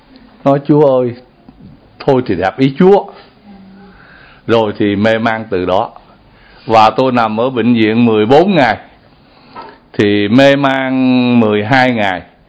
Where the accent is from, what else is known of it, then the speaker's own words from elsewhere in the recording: China; tôi người Tàu.